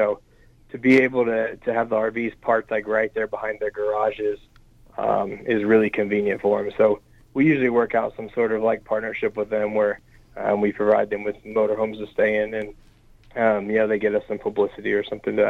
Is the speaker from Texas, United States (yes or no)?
no; Indianapolis, Indiana, United States; Oh yeah, I mean, growing up in Indianapolis, that's, you know, everybody is, I think. You know, it's what you do here.